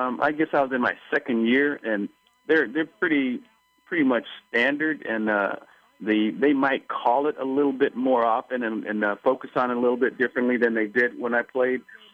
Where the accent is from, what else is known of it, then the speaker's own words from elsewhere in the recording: Los Angeles, California, United States; Well, I think that growing up in Los Angeles, or growing up in the time that I grew up also